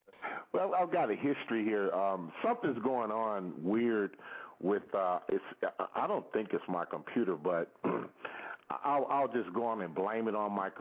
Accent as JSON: {"language": "English", "region": "California", "country": "United States", "said": "I'm from California, so, you know, I know, like"}